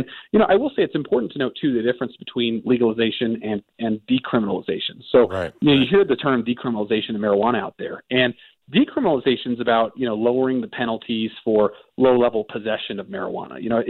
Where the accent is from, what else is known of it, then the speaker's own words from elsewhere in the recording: Colorado, United States; Yeah, so I was born and raised, or not born in Colorado, but just about. I was raised in Colorado from the age of 7. I've seen my state, before, during, and after legalization.